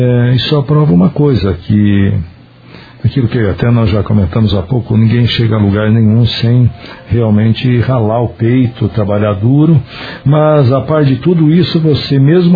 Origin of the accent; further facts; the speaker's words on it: Santos, São Paulo, Brazil; Que eu sou de Santos